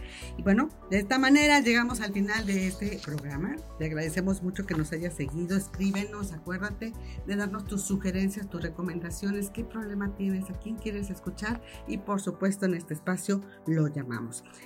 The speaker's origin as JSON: {"language": "Spanish", "country": "Mexico", "said": "muchos de los que están estimando y que somos mexicanos y que apreciamos el tener un patrimonio"}